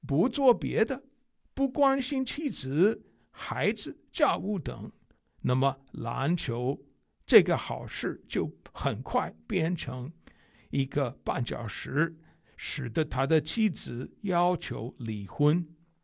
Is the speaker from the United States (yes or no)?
yes; United States; Chinese is a second language; 因为我是美国人，而且美国人很重视口气新鲜